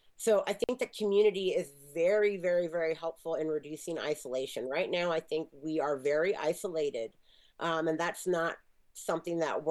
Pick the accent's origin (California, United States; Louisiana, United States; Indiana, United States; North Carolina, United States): California, United States; I'm from the Bay Area, where we have like the Exploratorium and Children's Museum